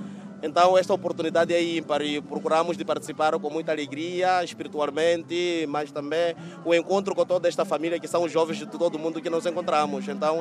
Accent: Marracuene, Maputo, Mozambique; Eu sou de Maputo, mas concretamente em Marraquene. Sou religioso da Congregação da Sagrada Família, diácono recém-ordenado, dia 1 de maio.

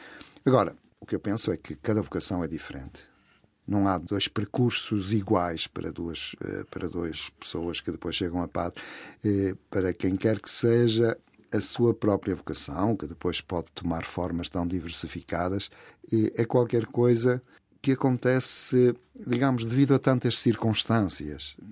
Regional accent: Porto, Norte, Portugal; fui ordenado na Diocese do Porto, de onde sou natural.

